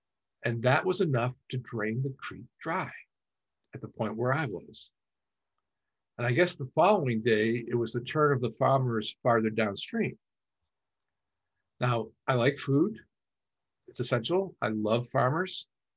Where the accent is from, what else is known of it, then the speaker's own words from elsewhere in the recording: Buffalo, New York, United States; You know, it reminded me of my hometown of Buffalo. It really took me back.